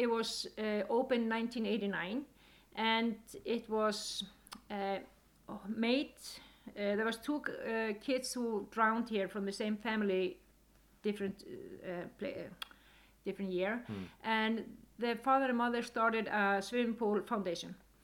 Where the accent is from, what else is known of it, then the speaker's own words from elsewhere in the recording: Reykjavik, Capital Region, Iceland; moved away; also born or lived in Akureyri; I came originally from Reykjavik, but then I moved to Akureyri. And I came here to teach dance for my dad.